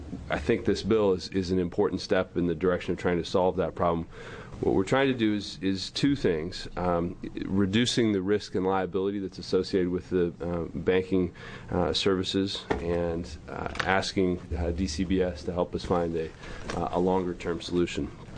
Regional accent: Beaverton, Oregon, United States; from Beaverton.

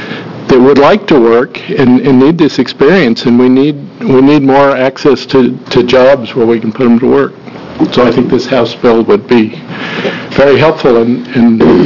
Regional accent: Eugene, Oregon, United States; from Eugene, and I happen to be Mary's father.

